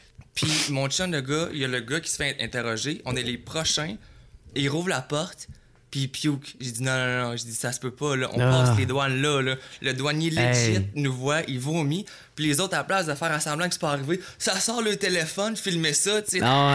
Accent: Trois-Rivières, Quebec, Canada; now in Montreal, Canada; Ouais, je viens de Trois-Rivières, puis je suis déménagé à Montréal pour aller étudier en design de mode à Marie-Victorin.

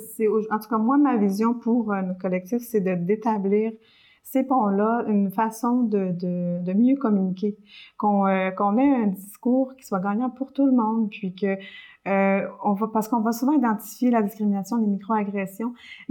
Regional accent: Montreal, Quebec, Canada; je me sens plus québécoise parce que j'ai grandi au Québec. Mm-hmm. Mais j'habitais à Montréal.

